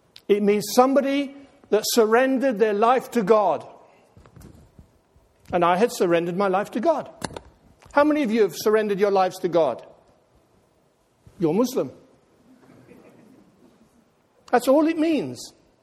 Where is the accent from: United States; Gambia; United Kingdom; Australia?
United Kingdom; England; moved away as an adult; I was brought up in England, and I became a Christian there.